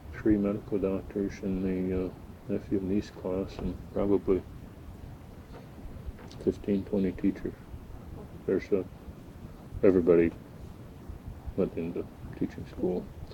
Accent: Cato, New York, United States; born there; Let's see, I was born in Cato, New York, which is a... actually, I was born near Cato, New York, on a farm, dairy farm, dairy and produce, which is upstate New York, Drumlin section, Finger Lake section

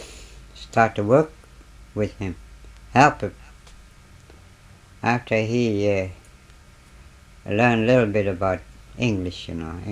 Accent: Point Hope, Alaska, United States; Well, my father is a hunter.

